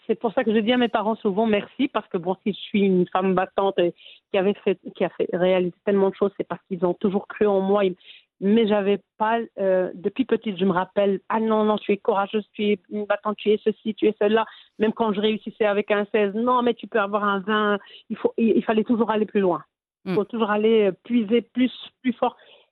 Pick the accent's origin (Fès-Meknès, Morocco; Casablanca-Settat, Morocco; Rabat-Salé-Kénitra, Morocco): Fès-Meknès, Morocco; Fez; now in Belgium; En tant que marocaine et fassia